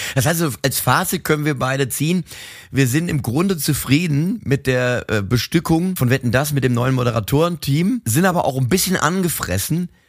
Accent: Mainz, Rhineland-Palatinate, Germany; wir als Mainzer, wir sind eigentlich ganzjährig auf einer innerlichen Karnevalssitzung. Fasnacht, wie wir übrigens hier bei uns sagen.

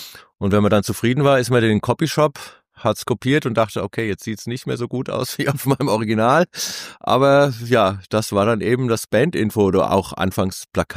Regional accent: Bingen am Rhein, Rhineland-Palatinate, Germany; durch die Stadt, aus der ich komme, aus Bingen am Rhein. Das ist so eine Kleinstadt

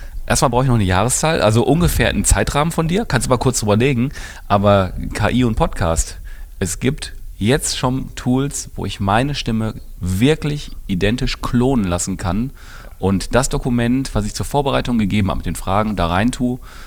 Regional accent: Essen, North Rhine-Westphalia, Germany; ich als Essener

